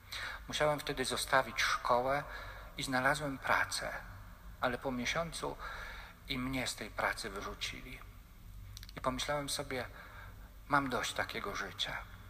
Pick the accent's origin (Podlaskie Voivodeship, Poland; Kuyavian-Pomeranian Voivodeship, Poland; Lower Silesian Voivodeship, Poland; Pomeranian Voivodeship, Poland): Lower Silesian Voivodeship, Poland; Wrocław; Otóż ja jestem z Wrocławia.